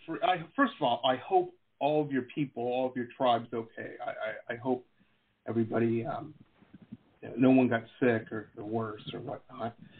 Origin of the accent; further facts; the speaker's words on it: Detroit, Michigan, United States; now in South Florida, United States; I'm an old man. I grew up in Detroit, you know, very little scares me, you know what I mean?